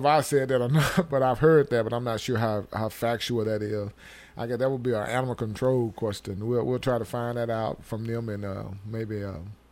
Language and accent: English; Mississippi, United States; accent: country; now in Tennessee, United States; I am from the South, Mississippi. I guess that country accent can't shake it, even though I've been in Tennessee. But I guess I'm still in the South, really.